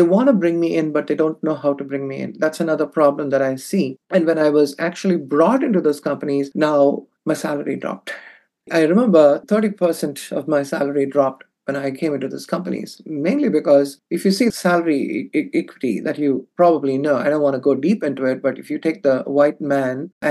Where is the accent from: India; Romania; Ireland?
India; now in United States; For instance, I am from India.